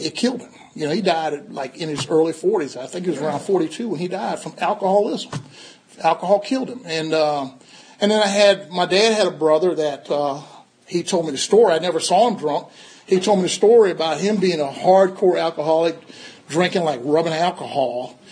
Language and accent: English; Columbia, South Carolina, United States; So let me start out by saying I'm from South Carolina. Go Gamecocks? No. I'm from Columbia, South Carolina, and I am a Gamecock, of course, because that's where I'm from.